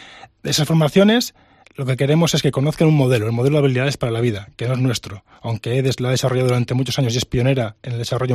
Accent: Piedecuesta, Santander, Colombia; además yo que soy de Barcelona de Piedecuesta

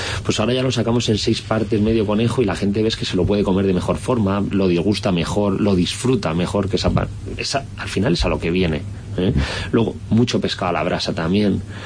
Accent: Alicante, Valencian Community, Spain; also born or lived in Aragon; Nosotros somos maños, pero joder, nos consideramos alicantinos. Llevamos aquí prácticamente toda la vida.

